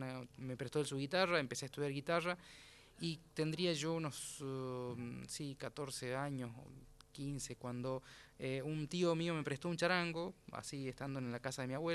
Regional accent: Jujuy, Argentina; now in Buenos Aires, Argentina; Por la pandemia, habré venido unos 2 años antes, y luego por la pandemia volví a Jujuy y ahora regresé.

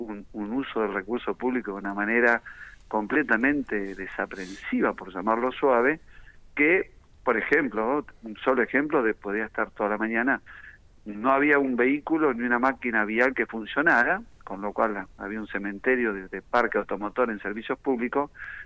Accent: Río Negro, Argentina; a pesar de la gran carga impositiva que pagamos los rionegrinos, como cualquier argentino

